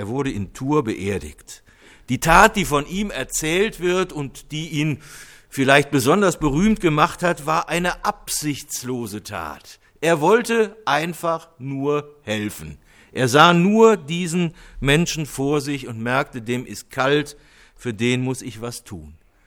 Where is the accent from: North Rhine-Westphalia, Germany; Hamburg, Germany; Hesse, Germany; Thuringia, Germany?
North Rhine-Westphalia, Germany; Cologne; In Köln kenne ich das, in meiner Heimatstadt, dass da die Kinder von Tür zu Tür gehen und singen und bekommen dann auch was.